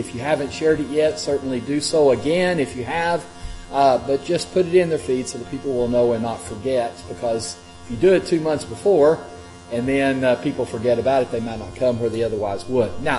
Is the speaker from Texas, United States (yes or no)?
yes; Odessa, Texas, United States; I grew up in Odessa that was flat, had a lot of mesquites